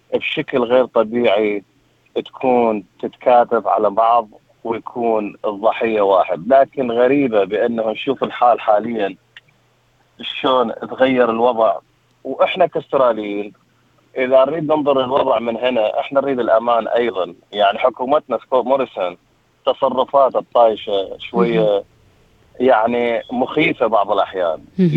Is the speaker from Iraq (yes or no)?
yes; Iraq; now in Australia; إحنا كعراقيين